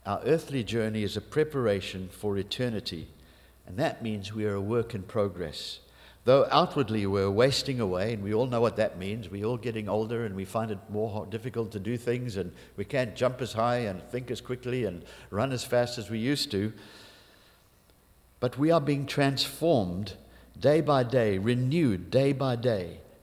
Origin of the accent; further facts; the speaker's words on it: Canada; look, we're from Canada.